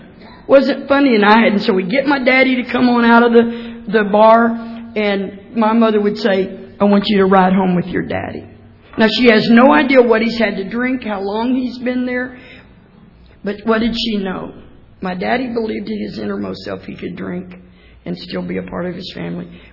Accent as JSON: {"language": "English", "region": "Texas", "country": "United States", "said": "You know, I know it's hard to tell, but I'm from Texas."}